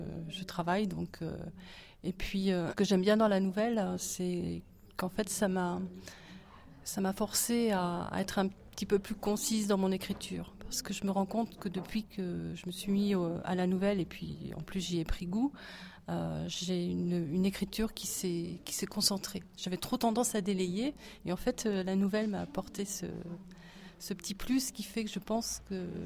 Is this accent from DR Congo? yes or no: no; Normandy, France; Donc, moi, je suis de Basse-Normandie.